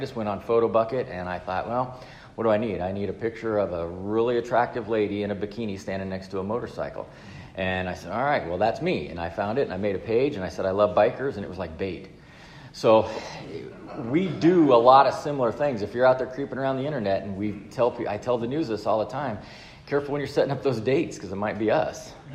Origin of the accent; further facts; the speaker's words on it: Texas, United States; I'm originally from West Texas. I'm literally a nine iron from Mexico.